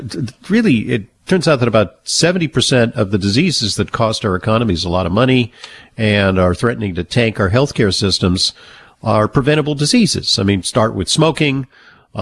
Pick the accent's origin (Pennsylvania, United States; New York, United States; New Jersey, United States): New York, United States; And I'm a New Yorker, and I recall the time when our former mayor, Bloomberg, proposed not a ban on soda.